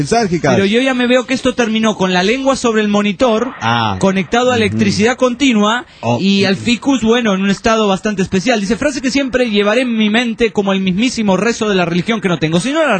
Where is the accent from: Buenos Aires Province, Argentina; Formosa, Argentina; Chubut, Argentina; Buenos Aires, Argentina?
Formosa, Argentina; Hola amigos … soy de Formosa, el norte argentino, che.